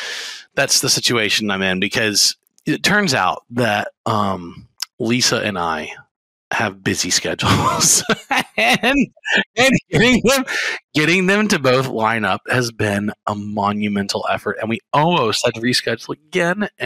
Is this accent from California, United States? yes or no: no; Baton Rouge, Louisiana, United States; Like, I grew up in Baton Rouge.